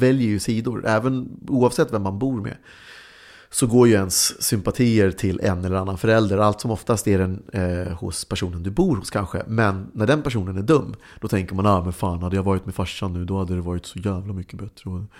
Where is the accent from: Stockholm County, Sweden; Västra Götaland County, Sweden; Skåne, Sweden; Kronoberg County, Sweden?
Skåne, Sweden; Helsingborg; also born or lived in Uppsala; väldigt hårt för att vi skulle bo i ett bra område i Helsingborg. Och liksom, anledningen till att vi flyttade från Uppsala, var vi bodde i Gränby, som på den tiden, jag vet inte hur det är idag, men på den tiden så var det väldigt nedgånget och sådär.